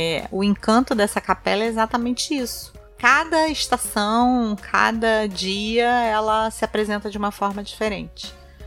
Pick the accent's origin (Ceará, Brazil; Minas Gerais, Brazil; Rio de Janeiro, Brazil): Rio de Janeiro, Brazil; Eu não entendo nada de onda. Sou carioca, mas... Nunca nem desci.